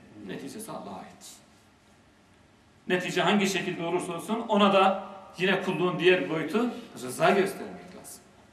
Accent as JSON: {"language": "Turkish", "region": "Erzurum", "country": "Turkey", "said": "Gidelim, bizim Erzurumluyuz"}